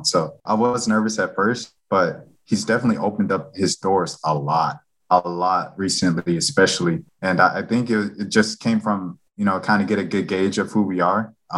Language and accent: English; Atlanta, Georgia, United States; And I'm from Atlanta.